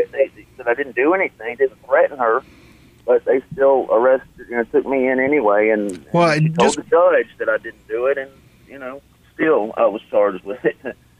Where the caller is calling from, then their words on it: Mobile, Alabama, United States; I'm calling from Mobile.